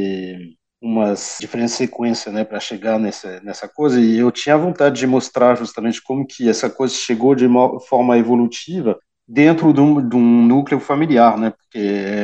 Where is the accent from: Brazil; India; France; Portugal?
France; Portuguese is a second language; eu sou franco-brasileiro, né? Minha mãe é brasileira, mas eu nasci na França, sempre cresci na França, tudo isso, mas ia para o Brasil regularmente, nas férias, todo ano, tudo isso, quando eu era criança